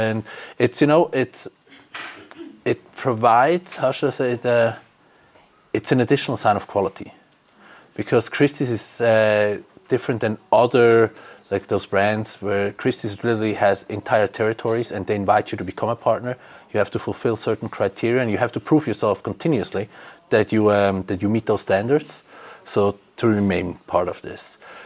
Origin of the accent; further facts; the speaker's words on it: St. Moritz, Graubünden, Switzerland; English is a second language; moved away; also born or lived in United States; I'm the CEO of Wüst & Wüst. I grew up in St. Moritz and then went to the States, worked there for quite some time, returned back